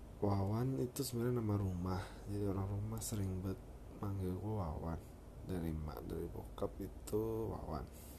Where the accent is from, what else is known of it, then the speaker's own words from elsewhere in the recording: Surakarta, Central Java, Indonesia; born there; Gue lahir di Surakarta 17 Juni tahun 1996. So now I'm 23 years old di tahun 2019 ini.